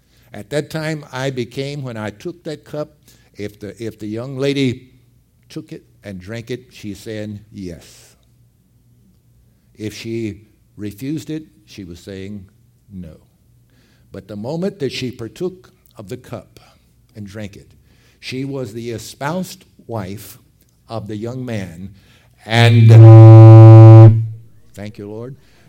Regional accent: Groesbeck, Texas, United States; know where Groesbeck, Texas is? A few people do. Just talk to Brother Robert. He knows it. That's my hometown also.

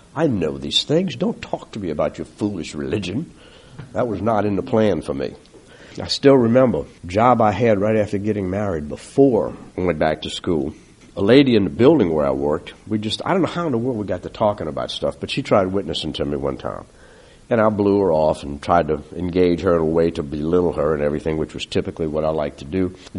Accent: Slidell, Louisiana, United States; also born or lived in New Orleans; I really enjoyed growing up in Slidell. Went to Slidell Grammar, Slidell Junior High, Slidell High School, graduated in 63. When we were in New Orleans, attended Catholic school, Catholic church, and then we moved over here.

